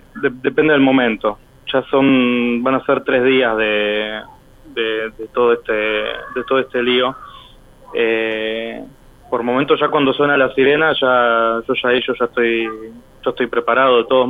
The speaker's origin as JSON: {"language": "Spanish", "region": "Buenos Aires", "country": "Argentina", "moved": "yes", "lives_now": "Ashkelon, Israel", "said": "yo llegué de Buenos Aires, del barrio de Floresta. Yo hace 5 años y medio que estoy acá en Israel. Uh-huh. Viví en Jerusalén, me casé hace más o menos 9 meses, y bueno, ahora vivo acá."}